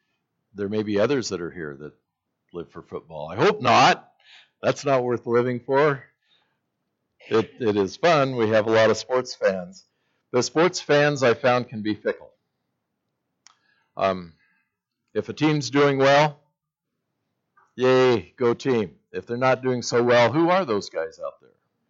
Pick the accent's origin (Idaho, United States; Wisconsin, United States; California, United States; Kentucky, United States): Idaho, United States; Riding in a taxi in Chicago, and we're from Idaho.